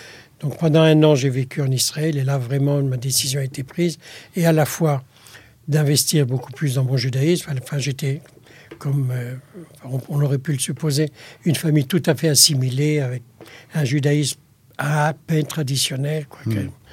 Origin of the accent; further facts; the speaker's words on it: Tunis, Tunis Governorate, Tunisia; born there; Et je suis né à Tunis